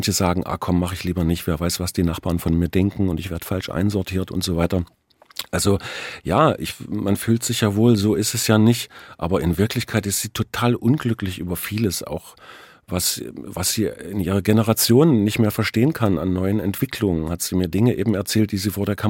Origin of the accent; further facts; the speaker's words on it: East Germany, Germany; Also ich finde es als Ostdeutscher extrem befremdlich